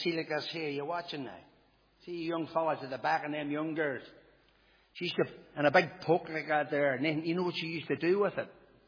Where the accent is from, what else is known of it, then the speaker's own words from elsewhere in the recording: Ballynahinch, Northern Ireland, United Kingdom; born there; I was born in Ballinahinch, and I thought to be an Orange man and to be a Protestant was the most important thing that I would ever want to do or be.